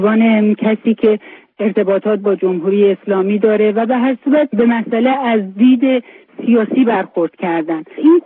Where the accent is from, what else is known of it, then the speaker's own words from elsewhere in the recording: Iran; کسانی که مثل ما ایرانی هستیم